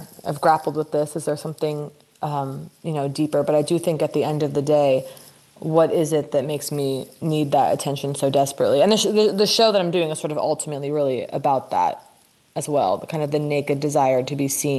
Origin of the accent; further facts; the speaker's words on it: Santa Monica, California, United States; I did grow up here. I grew up in Santa Monica, which I reveal in the show.